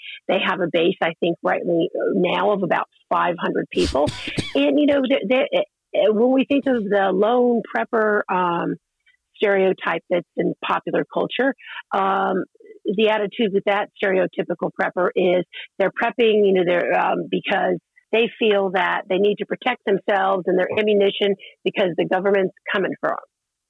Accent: the South, United States; I grew up in the South, so I was, you know, used to needing to prepare for a hurricane, and my father was in the military.

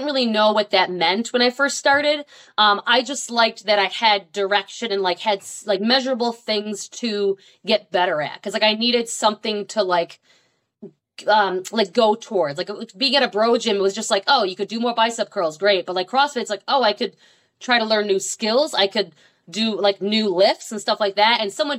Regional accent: Buffalo, New York, United States; now in Tampa, United States; So originally I'm from Buffalo, New York. Go Bills, Bills Mafia. As painful as it is, I took that with me. Now I live in Tampa, just north of Tampa, Florida. I moved here in 2012.

